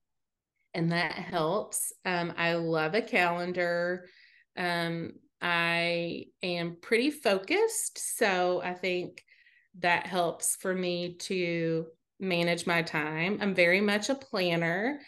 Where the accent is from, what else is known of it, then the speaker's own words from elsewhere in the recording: Kentucky, United States; also born or lived in Lexington; I lived in Lexington for a long time, and I am originally from Eastern Kentucky, but hadn't lived here since I graduated from high school.